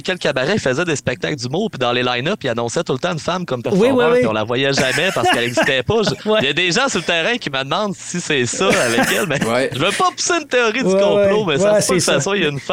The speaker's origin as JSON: {"language": "French", "region": "Quebec", "country": "Canada", "said": "moi, je viens du Bas-Saint-Laurent. Ça, je suis ici depuis 2018"}